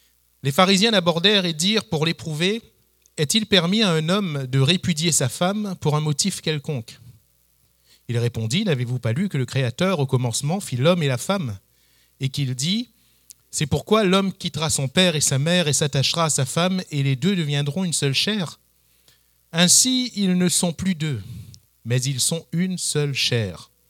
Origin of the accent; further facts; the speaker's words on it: Réunion, France; On vient de France et plus précisément, pour ceux qui connaissent, de l'île de la Réunion. Oui, une petite île dans l'océan Indien, à côté de l'île Maurice, et un département français. Et on a pu grandir et exercer également le ministère là-bas pendant une vingtaine d'années